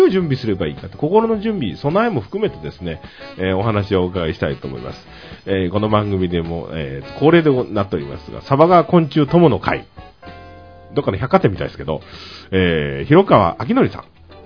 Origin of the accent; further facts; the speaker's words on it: Fukuoka, Japan; 昨日訪れました福岡県の私の、あのその、まあ、ふるさとの近くの福知町